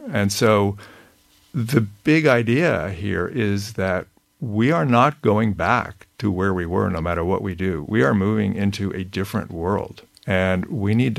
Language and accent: English; California, United States; I grew up in California. I remember the smog in California. I couldn't see the mountains, 5 miles away from where I lived.